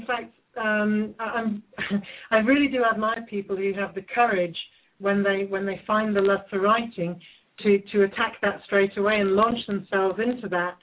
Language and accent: English; England, United Kingdom; I'm an English novelist.